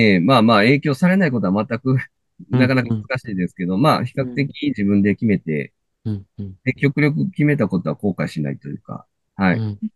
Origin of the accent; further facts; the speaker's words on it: Shiga, Japan; その琵琶湖と山に挟まれたすごい田舎の地域で生まれ育ってはいたので、どちらかといえばこう、大自然の中で山に行ったり釣りに行ったりっていうような幼少期ではあったので